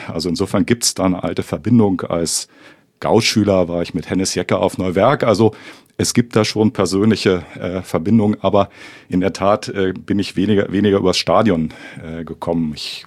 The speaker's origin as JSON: {"language": "German", "town": "Braunschweig", "region": "Lower Saxony", "country": "Germany", "tie": "born there", "said": "ich bin in Braunschweig geboren"}